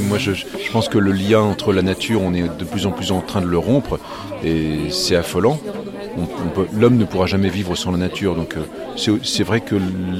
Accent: Normandy, France; also born or lived in French Guiana / Mayotte; now in Ardèche, France; j'ai vécu 10 ans en Guyane, j'ai passé 4 ans à Mayotte. Je suis originaire de Normandie, je vis en Ardèche

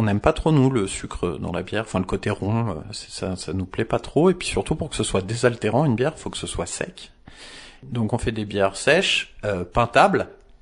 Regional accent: Lebanon; moi je suis libanais, c'était l'époque des révolutions au Liban.

